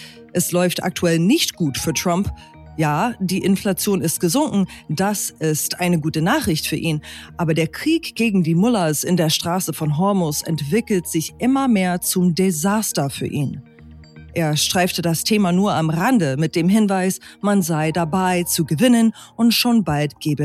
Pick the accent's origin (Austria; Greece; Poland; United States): United States; Und ich würde mich auch als Amerikanerin freuen, wenn die USA ein modernes Wahlsystem haben.